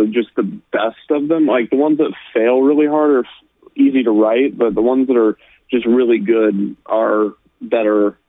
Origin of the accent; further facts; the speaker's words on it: Kansas City, Kansas, United States; I grew up in around Kansas City, on the Kansas side, as I mentioned in one of my videos. There are no theme parks there.